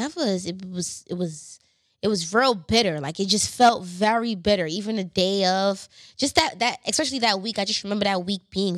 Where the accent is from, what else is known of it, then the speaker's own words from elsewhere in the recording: Canarsie, New York, United States; Like, I'm from Canarsie too as well.